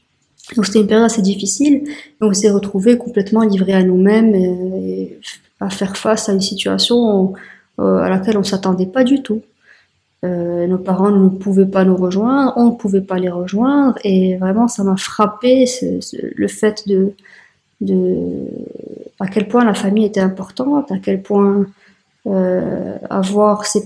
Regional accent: Casablanca, Casablanca-Settat, Morocco; revenir chez nous, à Casablanca.

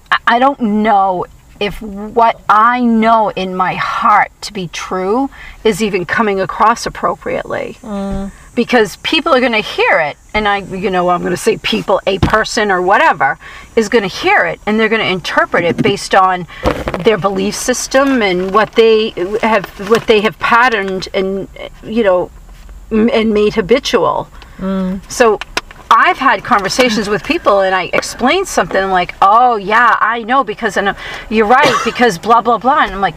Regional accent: Boston, Massachusetts, United States; I always joke because I meet people and if they find out I'm from the Boston area, they're like, yeah, all the, you know, Patriots and the Red Sox

